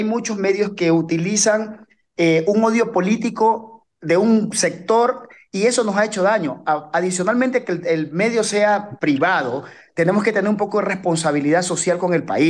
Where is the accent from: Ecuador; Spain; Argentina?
Ecuador; una pugna entre nosotros como ciudadanos ecuatorianos.